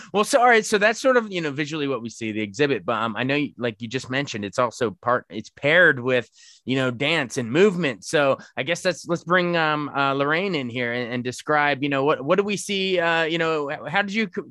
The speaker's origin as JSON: {"language": "English", "region": "Maryland", "country": "United States", "tie": "born or raised there", "said": "I'm calling you from Frederick County. I live in Frederick. My wife and I live in Frederick. Right. I grew up in Frederick County."}